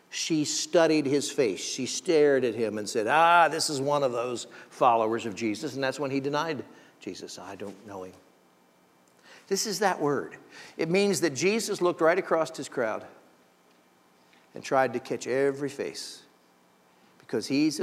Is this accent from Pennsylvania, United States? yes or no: yes; Pennsylvania, United States; I grew up in the Keystone State, Pennsylvania, which connected the colonies.